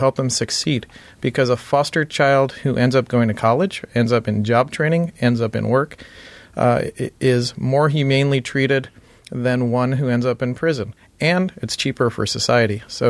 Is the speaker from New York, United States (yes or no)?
yes; New York, United States; I grew up in New York in a foster home.